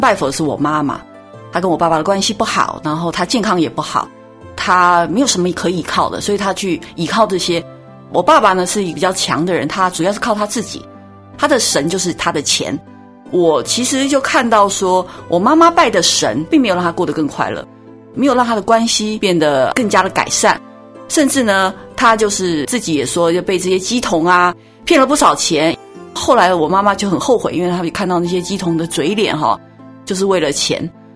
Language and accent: Chinese; Taipei, Taiwan; 我从小在台湾台北出生，在那里长大，父母都是做生意的，